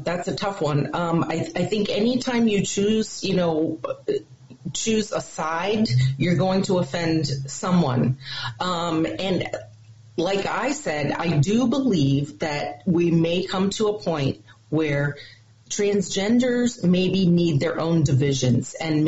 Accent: New Jersey, United States; Yeah, well, my family's are Mets fans, too, so I grew up in New Jersey, and so, nice.

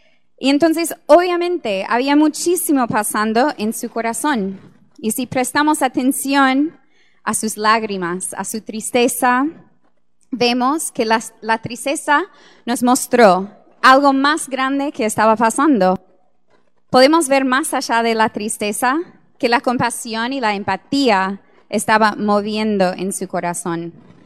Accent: United States; Spanish is a second language; now in Uruguay; seguramente pueden notar un acento que no soy de acá, soy de Estados Unidos.

